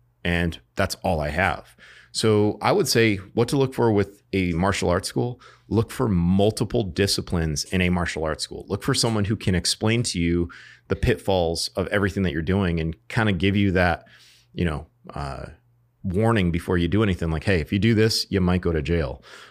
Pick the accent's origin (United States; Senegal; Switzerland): United States; Bristol, Connecticut; preserves my legacy in my hometown because I'm an educator. I was a high school history teacher. I learned to love the outdoors in Connecticut, in Bristol.